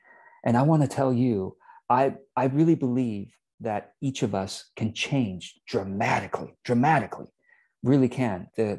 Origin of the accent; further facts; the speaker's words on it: Taiwan; English is a second language; now in United States; we immigrated to the US from Taiwan when I was just learning how to communicate, as a young adult.